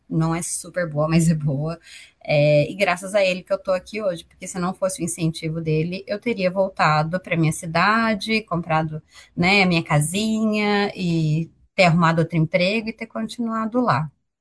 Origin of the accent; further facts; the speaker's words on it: São Paulo, Brazil; Eu falo, vim lá do interior de São Paulo, parece que nunca sonhei tão alto.